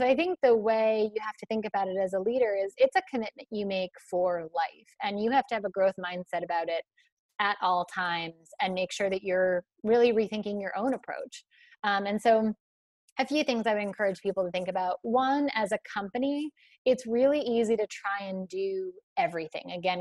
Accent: Boston, Massachusetts, United States; accent: Boston; It sounds way better than my Boston accent, I can tell you.

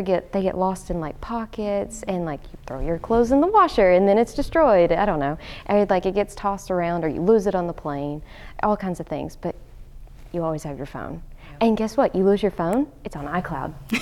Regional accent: Tennessee, United States; which I'm from Tennessee, so not from Kentucky

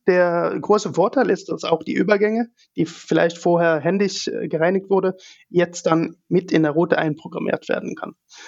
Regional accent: Norway; German is a second language; Ich komme ursprünglich aus Norwegen

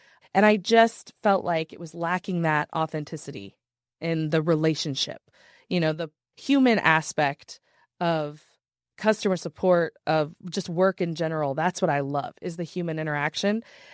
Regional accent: the South, United States; now in Florida, United States; I live in Florida. I grew up in the South in the U.S., so I thought I would be a mom.

